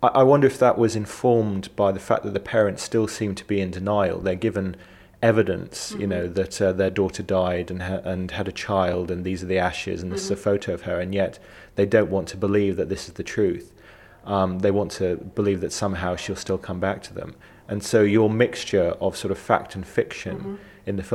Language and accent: English; United Kingdom; as a Brit, a story that sort of has a similar resonance maybe with the British